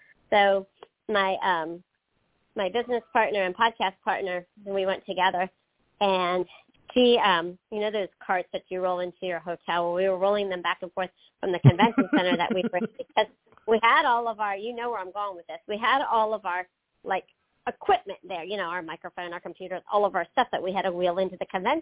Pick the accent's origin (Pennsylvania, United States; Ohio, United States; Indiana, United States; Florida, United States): Pennsylvania, United States; I grew up in Pennsylvania compared to North Carolina.